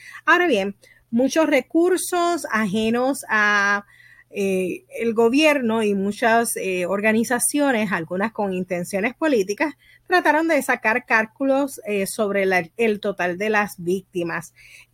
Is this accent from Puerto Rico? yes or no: yes; Puerto Rico; now in Florida, United States; Como puertorriqueña, nacida y criada en la isla de Puerto Rico, estando en Estados Unidos por sobre 24 años